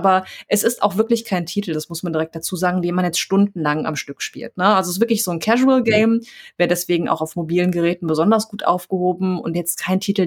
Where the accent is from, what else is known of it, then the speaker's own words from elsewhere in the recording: Duisburg, North Rhine-Westphalia, Germany; Denn, also ich komme aus so einem Hybriden. Ich komme eigentlich aus Duisburg, aber aus dem dörflichsten Stadtteil davon, linksrheinisch, und habe da so ein bisschen mitbekommen, wie das ist, im Dorf zu leben.